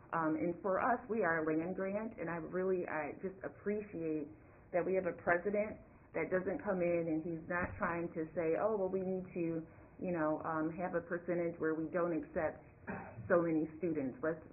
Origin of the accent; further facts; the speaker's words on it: Michigan, United States; I am from West Michigan. I am the only trustee from West Michigan